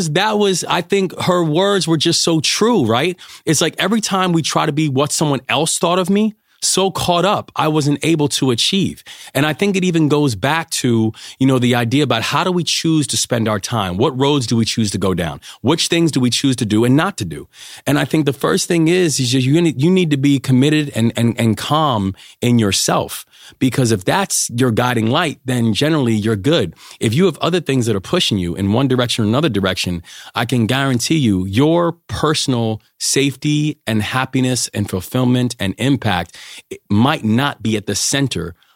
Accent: United States; But then being an American in the UK at that time was just a fascinating experience.

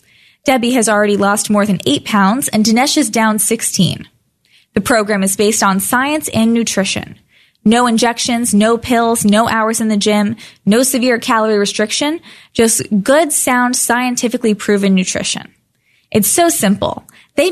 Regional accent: San Diego, California, United States; because I was from San Diego, so in my mind, I thought, oh, it's like the most southern of the Ivy League schools.

